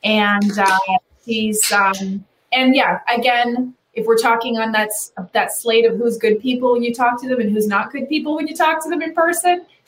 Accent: Canada; growing up in Canada

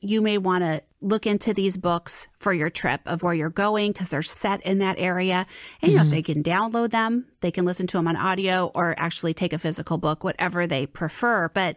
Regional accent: West Coast, United States; I think just growing up on the West Coast too, you know, it's a lot easier to get there from the West Coast than it is from the Midwest or the East Coast.

